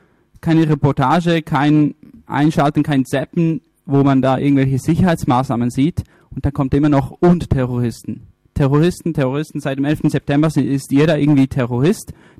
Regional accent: Italy; German is a second language; now in Switzerland; Ich bin Italiener, lebe in der Schweiz, habe am 11. September Geburtstag

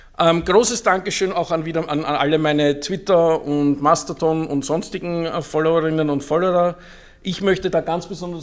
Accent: Austria; also, man hört ja auch, ich komme aus Österreich, wir sind da schon einen kleinen Tick weiter

